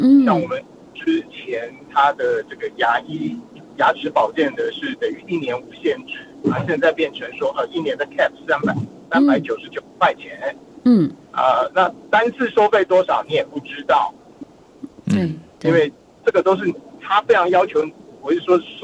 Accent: Taiwan; now in Australia; 所以因为我本人是从台湾过来嘛

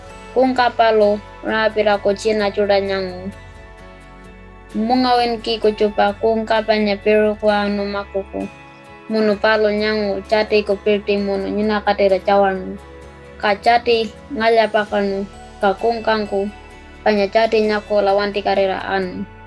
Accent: Australia; and I am from Tichikala and I am living on Aranda country.

